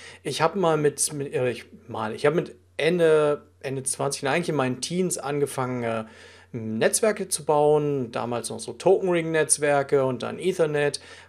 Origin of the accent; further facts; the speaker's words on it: Germany; now in Switzerland; Bin dann durch einen Zufall in der Schweiz gelandet und dort ist es dann so, eben ich bin Deutscher und wenn ich den Mund aufmache, bin ich eben auch der Ausländer sofort, das merkt man.